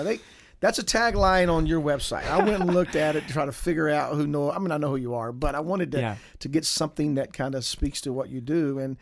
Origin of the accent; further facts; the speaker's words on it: Georgia, United States; moved away as an adult; So I grew up in Georgia.